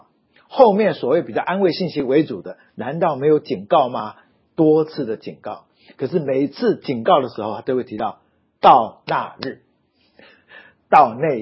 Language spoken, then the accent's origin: Chinese; China; 我们中国人也是，这个庙都在高山里面。